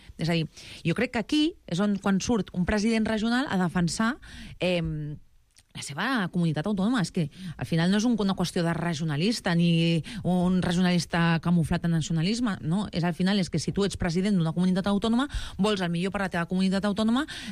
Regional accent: Catalonia, Spain; Jo sóc catalana, jo sóc del Partit Popular de Catalunya, parlo català, si em volen dir regionalista, clar que ho sóc.

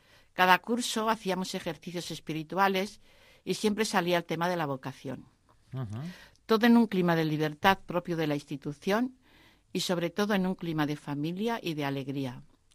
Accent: Castillo de Bayuela, Castilla-La Mancha, Spain; also born or lived in Madrid; Es un pueblo pequeño, de unos 1.800 habitantes, que se llama Castillo de Bayuela. Mi familia era una familia cristiana y en este ambiente cristiano me educaron.

